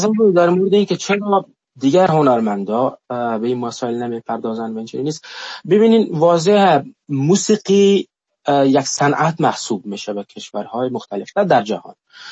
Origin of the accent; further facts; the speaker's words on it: Afghanistan; born there; در جغرافیای به نام افغانستان متولد شدم که الان 40 ساله در کشور جنگ هست. در جنگ کودکی کردم، در مهاجرت، در فقر، در جنگ نوجوان شدم، در جنگ جوان شدم و در جنگ زندگی کردم